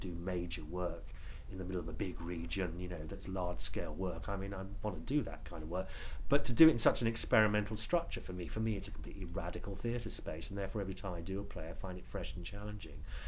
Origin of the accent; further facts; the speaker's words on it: London, United Kingdom; I came from London, never been to Manchester